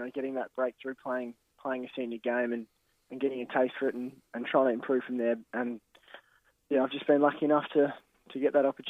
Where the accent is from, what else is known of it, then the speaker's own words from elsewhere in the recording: Camberwell, Victoria, Australia; So I grew up in the suburbs of Melbourne in Camberwell there, and did my schooling at Scotch College Melbourne